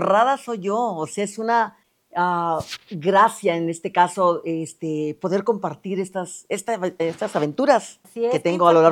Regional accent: Tamaulipas, Mexico; Bueno, yo nací en Tamaulipas, uh-huh, en un pueblito que creo que en el mapa aparece. Pero, bueno, y luego nos fuimos, de ese pueblito nos fuimos a un rancho.

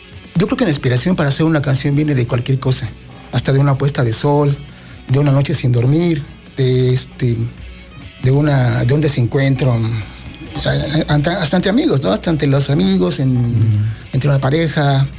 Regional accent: Iztapalapa, Mexico City, Mexico; Nos hicimos muy, muy famositos en la zona de Iztapalapa, en el Distrito Federal, de donde vengo.

